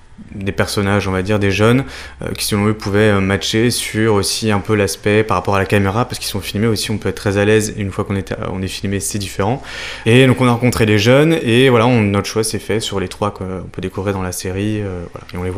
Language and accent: French; Pays de la Loire, France; now in Paris, France; je suis à la base, je viens de Vendée, je me suis installé maintenant à Paris depuis 10 ans